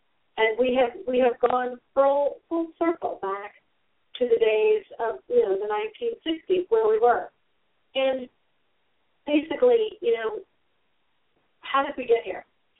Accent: the South, United States; I grew up in the South, and I went to a school where we had black students and white students.

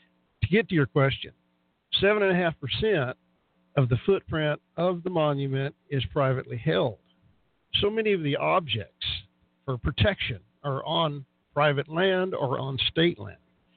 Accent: New Mexico, United States; I am a rancher from Doñana County. I actually spill over into Luna County.

